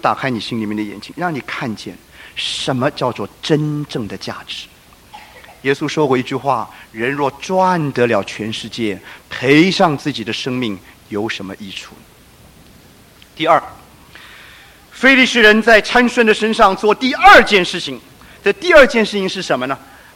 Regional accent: China; now in United States; 特别对我们中国人来讲，特别对我们现在美国在大众传播那么发达的这样的一个环境里面

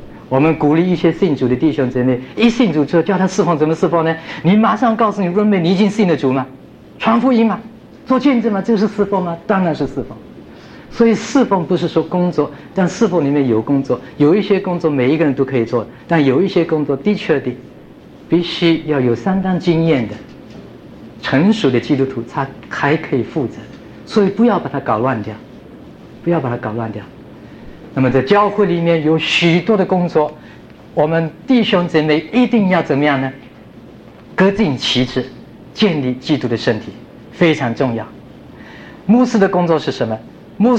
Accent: China; 我们中国人讲中英文一起来。

